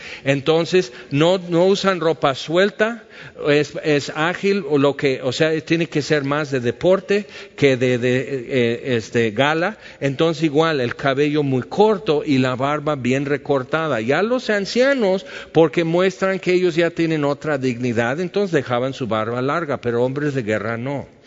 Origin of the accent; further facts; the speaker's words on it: California, United States; Ahora, en mi tierra, en lo que es California, los encinos y las encinas, ahí es diferente el encino que la encina.